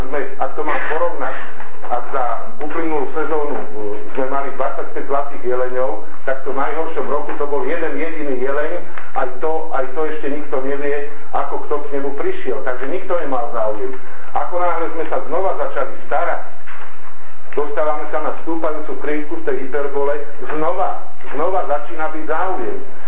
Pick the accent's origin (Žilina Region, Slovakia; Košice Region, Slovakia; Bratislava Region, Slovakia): Žilina Region, Slovakia; u nás na Slovensku napríklad Žilinský kraj, odkiaľ ja som